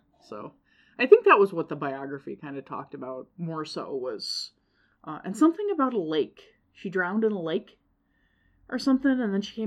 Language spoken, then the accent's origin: English; Canada; when I do a Wisconsin accent, it is not because it is my accent, because I am Canadian.